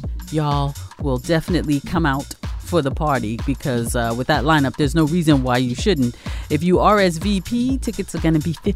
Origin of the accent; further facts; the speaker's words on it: New York, United States; Yeah, I'm from New York. I know about them.